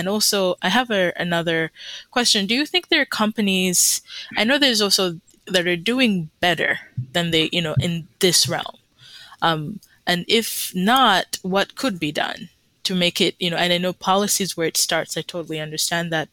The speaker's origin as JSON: {"language": "English", "country": "Uganda", "moved": "yes", "said": "I would definitely say that I'm an immigrant. I'm from Uganda, you know"}